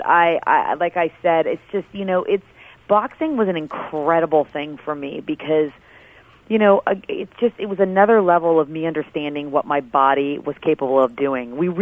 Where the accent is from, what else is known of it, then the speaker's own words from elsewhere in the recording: Washington, United States; I grew up outdoors in Washington State, so I was always swimming in the lake or riding my bike around the lake